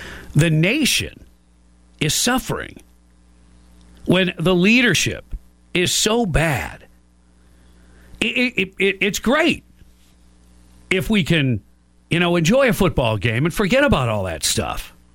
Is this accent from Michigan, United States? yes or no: yes; Michigan, United States; now in Gainesville, United States; Now, I grew up in Michigan, and I'll always be somewhat of a Michigan fan